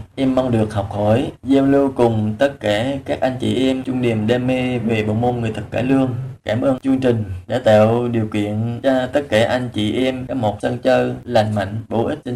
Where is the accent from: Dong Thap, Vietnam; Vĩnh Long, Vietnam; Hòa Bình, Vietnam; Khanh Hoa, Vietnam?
Khanh Hoa, Vietnam; quê hương Khánh Hòa.